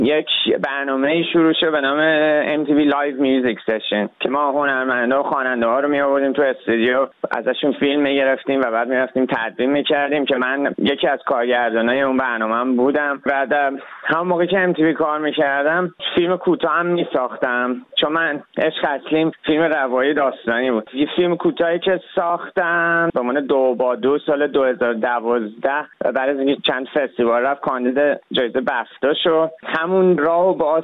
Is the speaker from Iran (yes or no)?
yes; Iran; این خاطرات کودکیم و که پس ذهنم بود و خب اون دهه 60 شمسی تو ایران خیلی فشارهای زیادی رو همه ملت بود